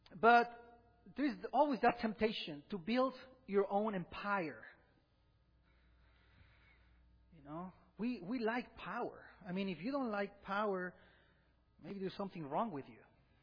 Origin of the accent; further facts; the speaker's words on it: Peru; You know, growing up in Peru as the son of a pastor wasn't easy.